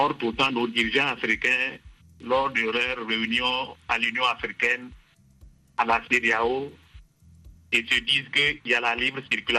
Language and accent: French; Togo; now in Mali; puisque moi je suis un Togolais.